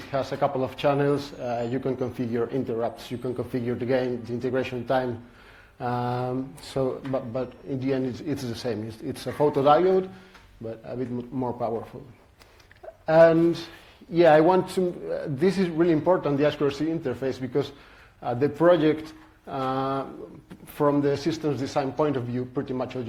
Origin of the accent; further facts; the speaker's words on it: Spain; English is a second language; I'm from Spain.